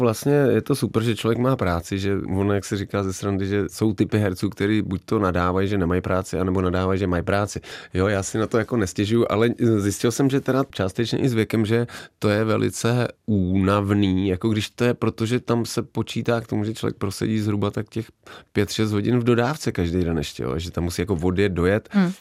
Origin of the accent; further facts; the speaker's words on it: Semily, Liberec Region, Czechia; also born or lived in Jilemnice; já jsem ze Semil a tam není porodnice, takže si naši mohli vybrat, jestli budu v Turnově nebo v Jelemnici, takže nejsem úplně z Jelemnice, jen jsem se tam jakoby narodil vlastně.